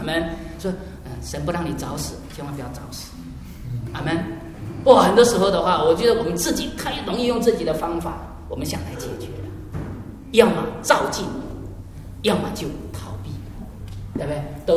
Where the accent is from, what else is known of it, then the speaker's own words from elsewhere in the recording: southern China, China; accent: southern Chinese; 我的口音哈，南方口音不是太准，对不对？